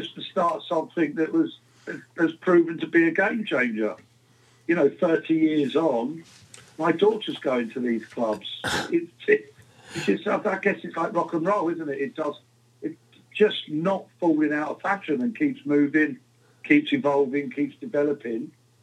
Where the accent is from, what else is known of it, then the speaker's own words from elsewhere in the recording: Uxbridge, London, United Kingdom; we're only the other side of the M25 in Hillingdon and Uxbridge